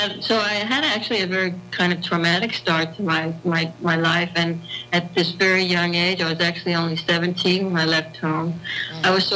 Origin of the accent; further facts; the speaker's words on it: Bethesda, Maryland, United States; now in Copenhagen, Denmark; I now live in Copenhagen, Denmark, here in Europe, but I am an American, as you can hear, and I grew up in the United States. I actually grew up in Bethesda, Maryland, which is a suburb of Washington, D.C.